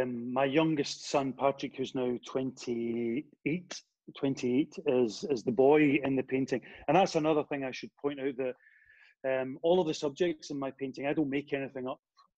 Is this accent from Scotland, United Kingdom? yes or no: yes; Scotland, United Kingdom; because I'm Scottish.